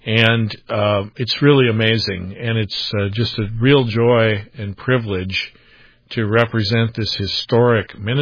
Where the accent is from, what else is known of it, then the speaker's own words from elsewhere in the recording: Wisconsin, United States; I come from Wisconsin, serving mostly throughout the Midwest